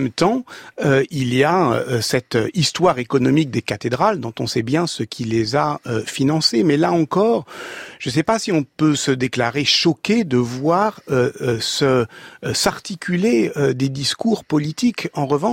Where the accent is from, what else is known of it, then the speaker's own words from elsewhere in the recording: Paris, Île-de-France, France; born there; moi, je suis né à Paris